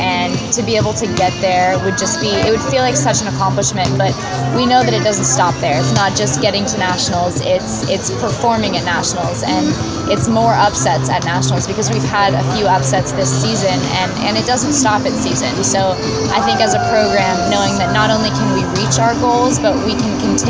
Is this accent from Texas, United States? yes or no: yes; Texas, United States; So I'm from Texas, and surprisingly, Texas is one of the biggest states for sand volleyball.